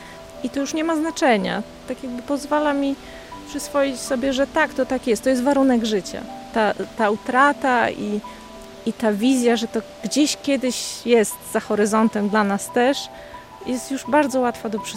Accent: Białowieża, Podlaskie Voivodeship, Poland; choćby to, że tutaj mieszkam. Nigdy nie wyjechałam z Białowieży. Mamy tutaj swój własny dom

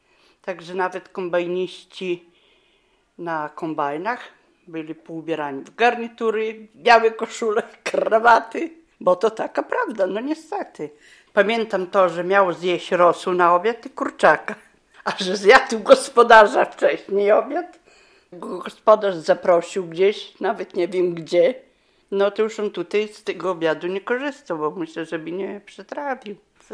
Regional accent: Kurowo, Podlaskie Voivodeship, Poland; Jestem z Kurowa. Do Kurowa 40 km.

